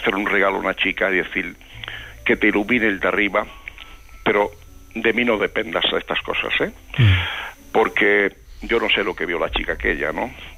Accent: Castile, Spain; concretamente soy de Castilla, pero resido muy cercano a Andalucía, que se llama Despeñaperros

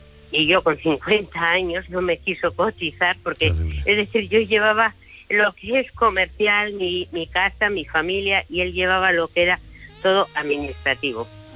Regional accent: Basque Country, Spain; Yo soy del País Vasco, mis padres, son gallegos porque realmente emigraron a San Sebastián, me adoptaron

